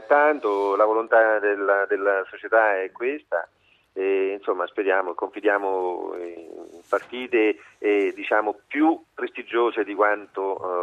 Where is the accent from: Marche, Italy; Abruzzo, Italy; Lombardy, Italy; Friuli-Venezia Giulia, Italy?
Abruzzo, Italy; L'Aquila; e poi come aquilano